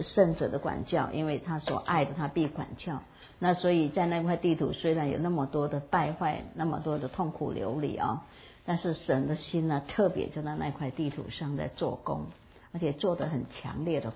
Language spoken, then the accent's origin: Chinese; Taiwan; 台湾是可以说是我们土生土长的地方。